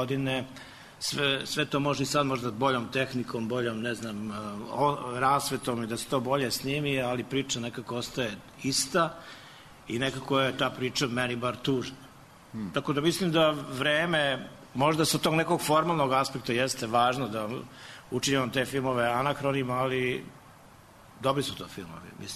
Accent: Kragujevac, Šumadija, Serbia; to je inače moj drug iz najranijeg detinjstva s kojim sam odrastao zajedno na Kragujevačkim ulicama

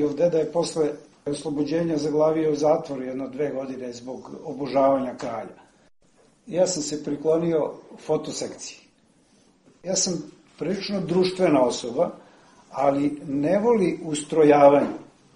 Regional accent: Pančevo, Vojvodina, Serbia; also born or lived in Kruševo, North Macedonia; Dobar deo detinjstva sam proveo u Kruševu nekih 8 godina. Živeo sam sa bakom i dolazio ovde u Pančevo, pošto je moje rodno mesto Pančevo

